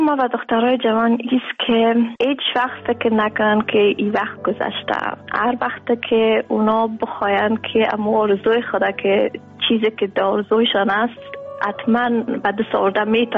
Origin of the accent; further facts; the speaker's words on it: Afghanistan; now in Germany; ما همیشه بسیار افتخار میگم که ما از افغانستان آمدیم